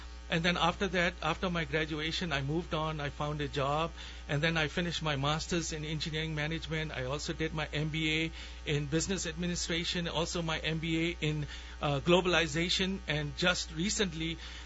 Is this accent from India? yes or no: no; Myanmar; moved away; also born or lived in East Pakistan; Originally मैं Burma से हूँ.